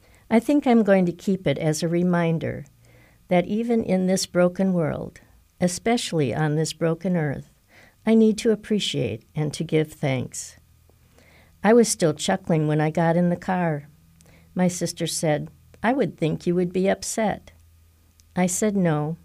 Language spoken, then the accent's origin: English; Wisconsin, United States; My home state of Wisconsin has some of the biggest farm markets in the United States.